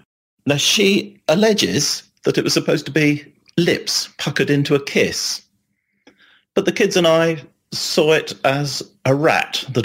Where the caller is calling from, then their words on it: Chichester, South East England, United Kingdom; I'm calling from Chichester, which is in the southernmost bit of England.